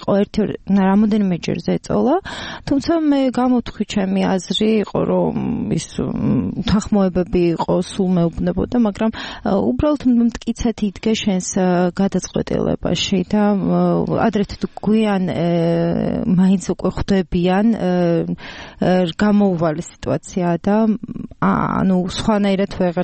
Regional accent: Tbilisi, Georgia; მე თვითონ თბილისში დავიბადე, გავიზარდე, მიუხედავად იმისა, ძალიან ისე თბილისური ოჯახი არ მყავს.

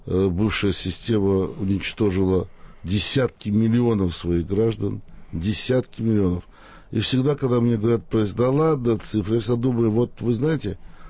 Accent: Baku, Azerbaijan; мой родной город Баку сейчас принадлежит другой стране.

